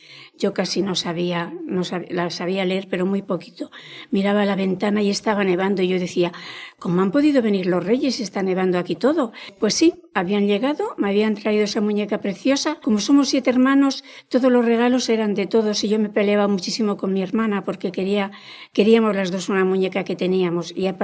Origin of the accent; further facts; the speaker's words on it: Burgos, Castile and León, Spain; yo que soy de Burgos y allí es la calefacción, es un poquito estilo romano.